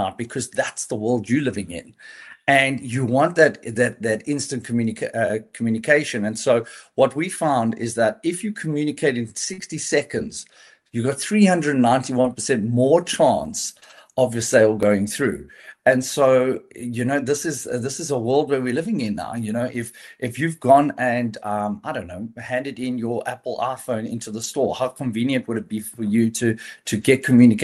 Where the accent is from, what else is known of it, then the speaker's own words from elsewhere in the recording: South Africa; I know you mentioned our one thing being that we're South African